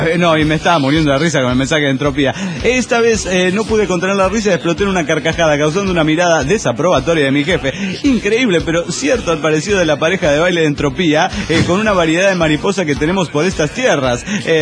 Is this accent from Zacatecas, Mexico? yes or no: no; León, Guanajuato, Mexico; Hola, soy el autista de Lyon, Guanajuato